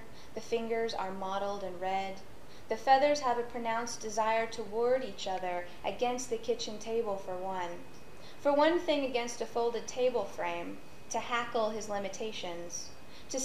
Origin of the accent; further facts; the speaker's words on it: Kentucky, United States; She grew up in Pennsylvania, sort of near the mouth of it, and I grew up in Kentucky, kind of near the Delta.